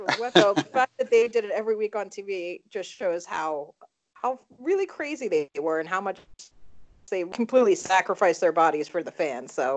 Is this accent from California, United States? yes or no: no; Philadelphia, Pennsylvania, United States; I'm from Philly.